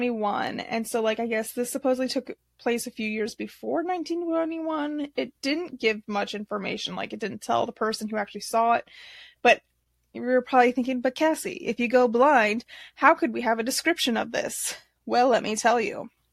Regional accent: Nebraska, United States; Which I don't know how I've been born and raised in Nebraska.

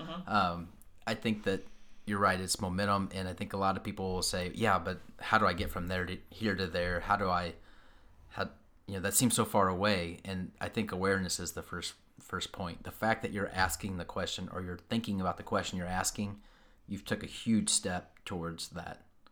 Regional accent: United States; So we're from America.

